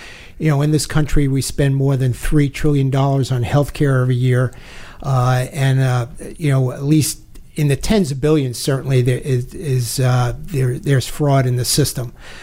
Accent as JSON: {"language": "English", "town": "New York City", "region": "New York", "country": "United States", "tie": "born or raised there", "also_born_or_lived": "Bronx", "said": "Grew up in New York City, Manhattan first as a kid. And when I was about 10, we moved up to the Bronx."}